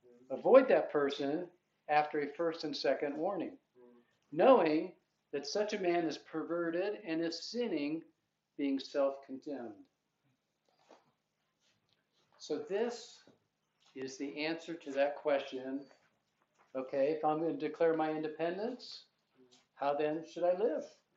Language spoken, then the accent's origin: English; United States; born there; I understand this purely by the grace of God that I was born here in America.